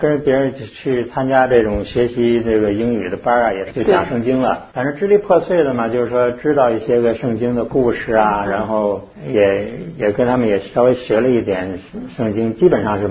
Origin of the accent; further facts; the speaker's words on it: China; 比我们中国来讲，因为我也是从农村过来的